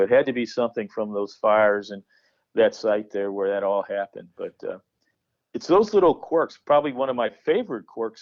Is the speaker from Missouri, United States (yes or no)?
yes; St. Louis, Missouri, United States; and for us growing up in St. Louis, you know, it really started with Catholic priests.